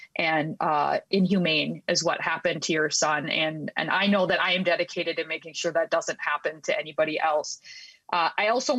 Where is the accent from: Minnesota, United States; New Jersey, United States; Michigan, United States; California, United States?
Minnesota, United States; Bemidji; born there; And First, I want to say that I was born in Beltrami County. I was born in Bemidji, where the Beltrami County Jail is.